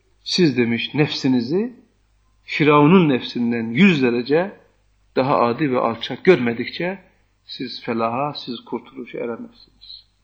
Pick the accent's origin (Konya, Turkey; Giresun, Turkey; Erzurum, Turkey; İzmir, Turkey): Erzurum, Turkey; Biz çocukluğumuz şeyde geçti. Sen Erzurum bilirsin. Bizim çocukluğumuz Erzurum'da geçti.